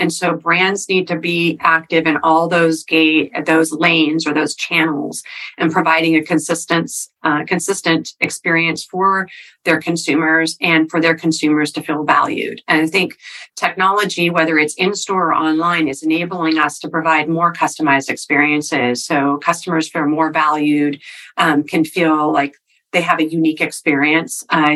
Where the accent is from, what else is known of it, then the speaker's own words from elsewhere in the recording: Cannon Beach, Oregon, United States; I grew up in a small rural part of Oregon. I grew up in Cannon Beach.